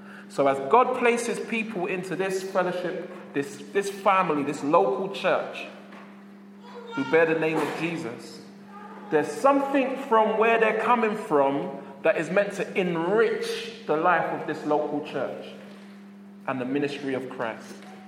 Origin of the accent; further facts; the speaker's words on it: Brixton, London, United Kingdom; Some of you were thinking that when I said I'm from Brixton, man.